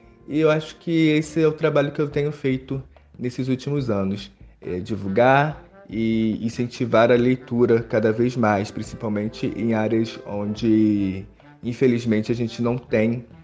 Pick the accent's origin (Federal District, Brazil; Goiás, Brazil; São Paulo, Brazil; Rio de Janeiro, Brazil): Rio de Janeiro, Brazil; São João de Meriti; Sou nascido e criado em São João de Meriti, na Baixada Fluminense